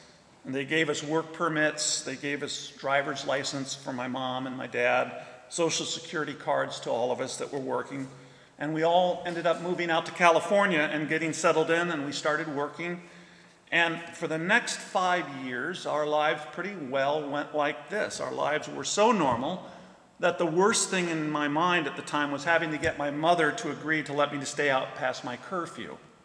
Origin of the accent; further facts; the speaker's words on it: Kabul, Afghanistan; I remember growing up in Kabul during the war, which was very difficult because of this very distinct whistling sound that the missiles make right before they hit their targets.